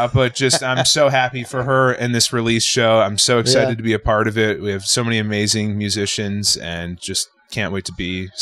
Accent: Buffalo, New York, United States; Yeah, you did. I'm from Buffalo.

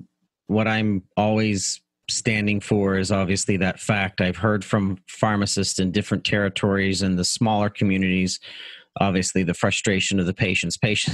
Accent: United States; you know, I grew up in Butler County.

